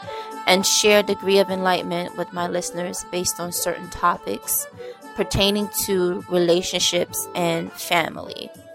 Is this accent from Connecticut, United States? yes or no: no; Brooklyn, New York, United States; also born or lived in Queens; I am from New York, born in Queens, but raised in Brooklyn. I still reside in New York.